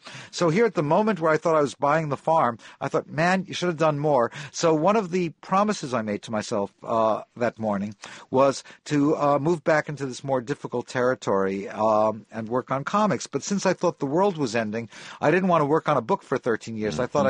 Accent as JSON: {"language": "English", "town": "Rego Park", "region": "New York", "country": "United States", "tie": "born or raised there", "said": "I grew up in Rigo Park, Queens in 1959."}